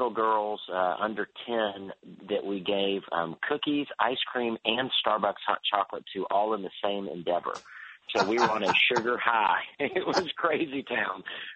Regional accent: Houston, Texas, United States; We're buddies from Houston, and Senator Cruz is also Houstonian and goes to our church.

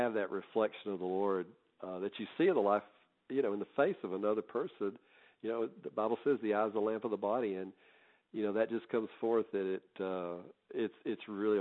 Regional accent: the South, United States; as a Southerner, you know, I grew up with, you know, all that history, being surrounded by that.

